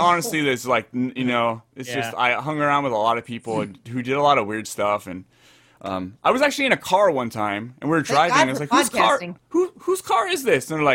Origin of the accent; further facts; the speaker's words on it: San Jose, California, United States; also born or lived in Santa Clara / Fresno; I grew up in San Jose, Santa Clara, the way until I was like 21. And then I moved to Fresno